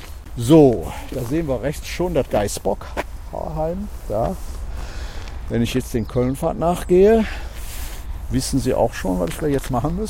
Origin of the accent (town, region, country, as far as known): Cologne, North Rhine-Westphalia, Germany